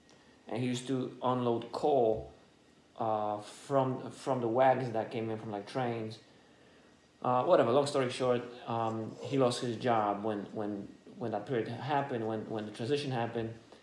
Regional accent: Poland; first language Polish; English is a second language; now in North Salem, United States; Well, right now in North Salem. It's in Westchester, in Westchester, New York. Place of origin, I'm from Poland. First language, Polish. A racial identity, white.

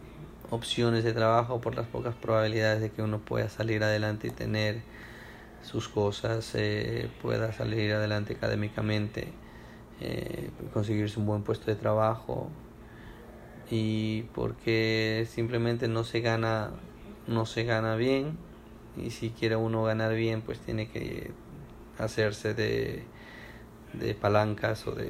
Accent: Ecuador; also born or lived in Zamora / Nambija; Crecí en muchas ciudades del Ecuador, empezando cuando nací en la ciudad de Zamora, Chinchipe. Desde que nací hasta la edad de 2 años viví en esa ciudad. Después con mis papás nos trasladamos a la ciudad de Nambija

